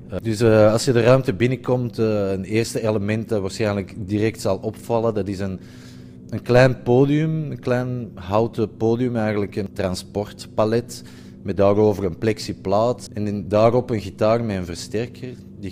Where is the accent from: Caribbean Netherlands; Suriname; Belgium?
Belgium; Antwerp, Flanders; Ik ben een kunstenaar uit Antwerpen.